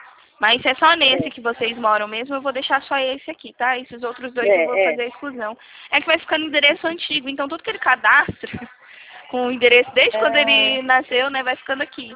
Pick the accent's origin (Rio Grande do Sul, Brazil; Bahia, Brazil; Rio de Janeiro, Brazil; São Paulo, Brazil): São Paulo, Brazil; São José do Rio Preto; Eu sou de Rio Preto.